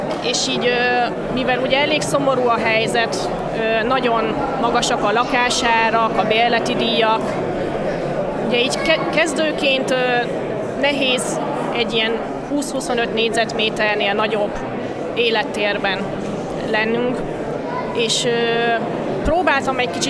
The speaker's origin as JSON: {"language": "Hungarian", "town": "Miskolc", "region": "Borsod-Abaúj-Zemplén", "country": "Hungary", "tie": "born or raised there", "lives_now": "Budapest, Hungary", "said": "amúgy itt születtem Miskolcon, meg itt jártam középiskolába is."}